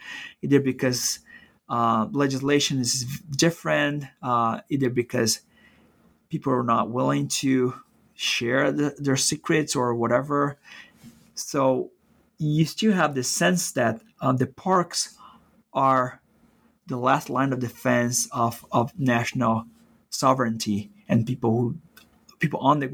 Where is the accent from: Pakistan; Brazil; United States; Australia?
Brazil; I was not only a foreigner, but I was from Brazil, from across the border